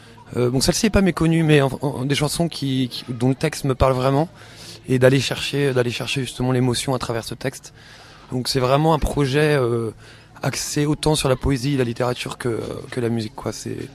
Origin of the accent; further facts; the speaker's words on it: Douarnenez, Brittany, France; Alors, je suis breton, je viens de Douarnenez.